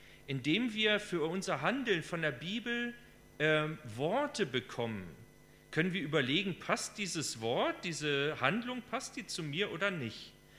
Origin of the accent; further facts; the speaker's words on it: Germany; Als Deutsche sind wir sehr verkopft.